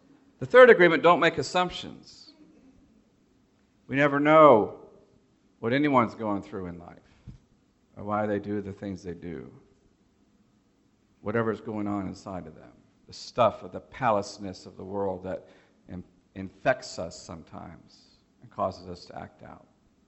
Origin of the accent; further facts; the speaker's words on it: Dallas, Texas, United States; also born or lived in Columbus, Ohio / Detroit, Michigan; I was born in Dallas, lived some in Columbus, Ohio when I was a kid, in Detroit, Michigan, and then came back to Dallas, Texas in high school in 1981.